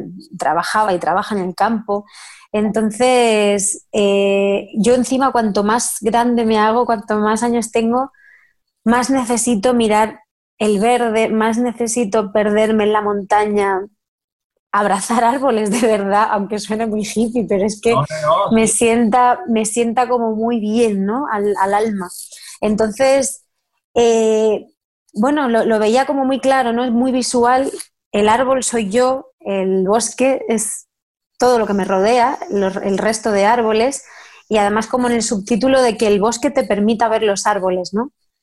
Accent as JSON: {"language": "Spanish", "town": "Albacete", "region": "Castilla-La Mancha", "country": "Spain", "tie": "born or raised there", "said": "nací en Albacete, es la Castilla-La Mancha, la tierra del Quijote, está en el centro de España."}